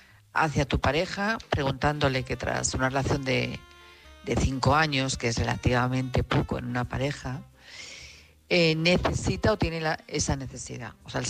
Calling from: Madrid, Community of Madrid, Spain; de Madrid, corresponsal de Madrid.

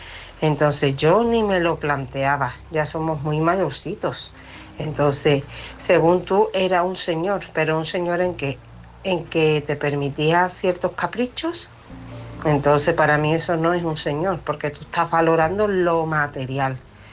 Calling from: Seville, Andalusia, Spain; de Sevilla.

